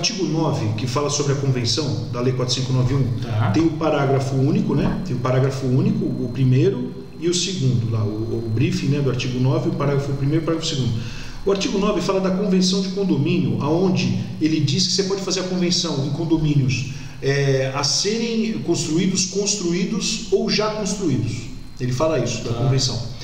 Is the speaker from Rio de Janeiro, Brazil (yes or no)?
no; Santos, São Paulo, Brazil; eu vim de uma cidade que é de Santos, né? Todo mundo sabe que eu sou de Santos, não sou santista, mas sou de Santos, né? E Santos é uma cidade que eu sempre brinco, né? Que o mundo se aposenta e vai morar lá